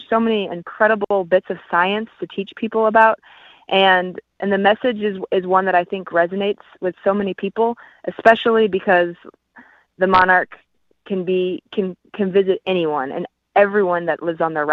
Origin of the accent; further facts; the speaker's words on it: Kansas City, Missouri, United States; about as the size of my hometown in Kansas City.